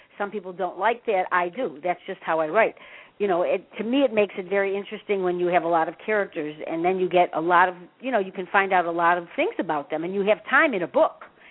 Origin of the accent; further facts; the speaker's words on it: Chicago, Illinois, United States; I'm from Chicago, so that could be, too